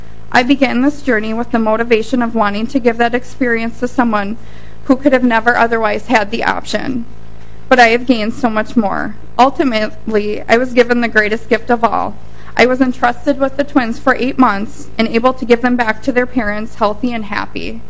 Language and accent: English; Minnesota, United States; I was born and raised in Minnesota. I'm a mother to four of my own children, and I'm also a gestational carrier.